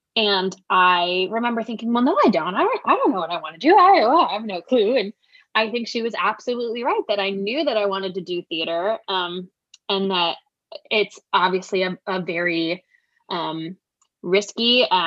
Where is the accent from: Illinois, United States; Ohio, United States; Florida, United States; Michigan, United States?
Ohio, United States; Cleveland; now in New York, United States; I grew up in Cleveland, Ohio, and went to school at Ohio Northern University for musical theater